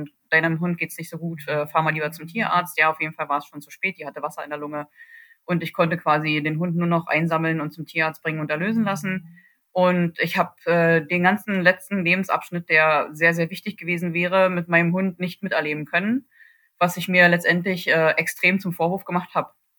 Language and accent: German; Berlin, Germany; ich bin jetzt mittlerweile 38 Jahre alt, komme eigentlich ursprünglich aus Berlin